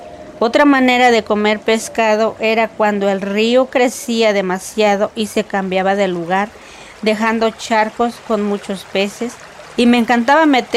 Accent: Hacienda Vieja, Guerrero, Mexico; Nací en Hacienda Vieja, municipio de Tlacotepec, Guerrero, lugar montañoso, casi selvático. Abunda una gran variedad de árboles frutales, mangos, guamúcheles, naranjas, guanábanas, un lugar rico en vegetación.

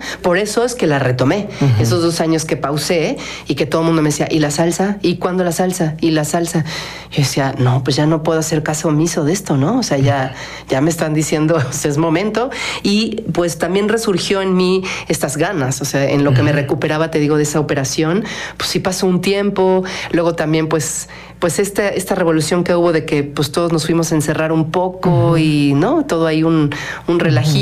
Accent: Mexico City, Mexico; Y pues como les decía, pues soy de la Ciudad de México y me lo quedé ya desde hace años.

